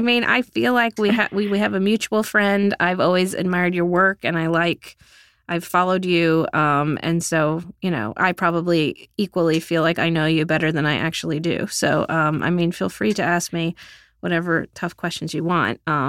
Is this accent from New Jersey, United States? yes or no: no; Texas, United States; now in New York, United States; chapters about how I grew up in Texas and moved to New York with no job and no apartment and a stack of clips.